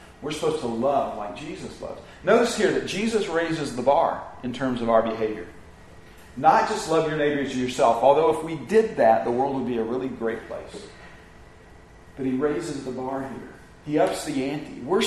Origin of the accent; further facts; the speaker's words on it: Atlanta, Georgia, United States; I grew up in Atlanta, Georgia. We moved back to Atlanta the same year that Braves moved to Atlanta from Milwaukee in the mid-60s. I was just a little kid, but man, so I love the Braves.